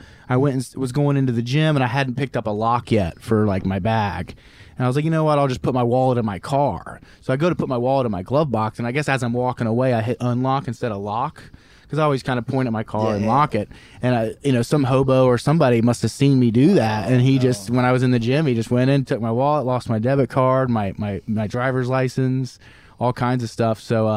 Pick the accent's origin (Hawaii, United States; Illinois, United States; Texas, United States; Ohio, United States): Ohio, United States; Cincinnati; I was like, no, he's from Cincinnati and that's where we're from.